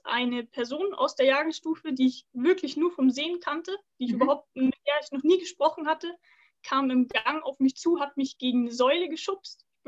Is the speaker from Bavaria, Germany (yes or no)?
yes; Munich, Bavaria, Germany; ich bin 22 Jahre alt, ich komme aus München